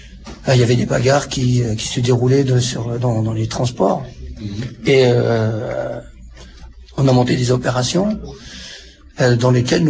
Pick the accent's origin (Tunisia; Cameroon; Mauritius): Tunisia; now in France; parce que je viens de la Tunisie, où on habitait à plusieurs dans un petit deux pièces, on était 8.